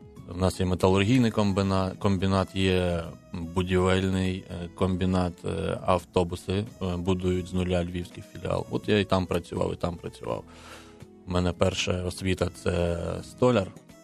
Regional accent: Kamianske, Dnipropetrovsk Oblast, Ukraine; Народився я у місті Кам'янське, яке нині так називається, називалось воно Дніпродзержинськ. Хоча Кам'янське – це назва сторічної давності села, яке там було засноване. Жив я собі в цьому місті

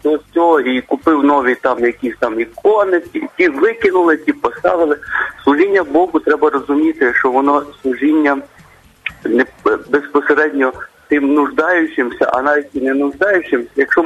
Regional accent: Western Ukraine, Ukraine; От я родом з Західної України

